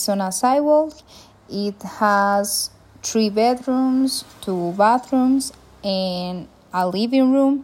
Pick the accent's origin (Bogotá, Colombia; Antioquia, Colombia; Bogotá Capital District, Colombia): Antioquia, Colombia; Medellín; born there; English is a second language; I was born in Medellín. My birthday is in August 22nd, and I am 22 years old.